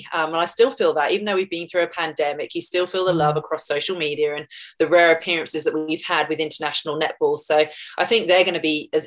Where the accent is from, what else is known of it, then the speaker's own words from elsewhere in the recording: Bournemouth, South West England, United Kingdom; being able to spend a couple of weeks in Bournemouth, my hometown, with my mum for Christmas